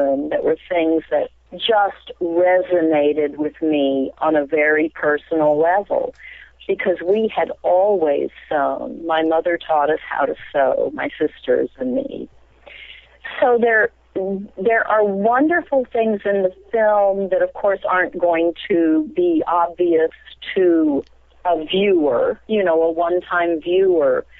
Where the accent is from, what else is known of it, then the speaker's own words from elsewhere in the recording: Nashville, Tennessee, United States; because I'm from Nashville, Tennessee